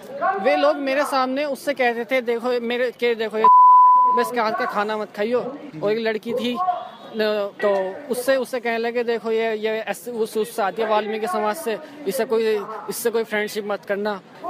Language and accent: Hindi; Meerut, Uttar Pradesh, India; गाजियाबाद हूँ मैं मेरठ से।